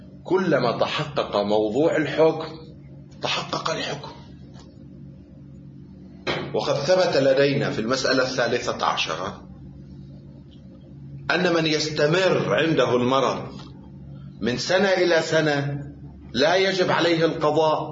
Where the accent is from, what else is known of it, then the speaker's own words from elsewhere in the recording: Lebanon; في بلدنا لبنان